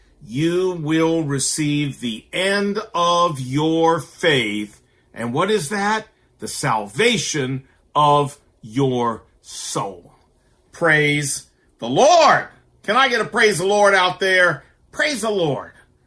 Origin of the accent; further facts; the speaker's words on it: the South, United States; And I was raised in the South, and I love Southern food. Oh, man, do I love Southern food.